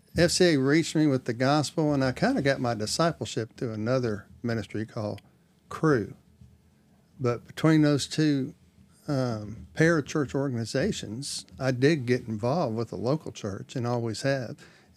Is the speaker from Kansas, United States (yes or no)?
no; Houston, Texas, United States; Never even understood the cross on every church as I grew up in Houston, Texas.